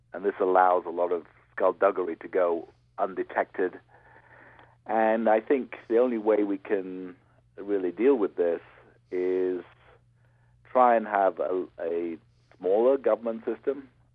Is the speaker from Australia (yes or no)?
no; United Kingdom; As a Brit, I welcome the point that the whole system was inherited from the corruption of 18th century Britain.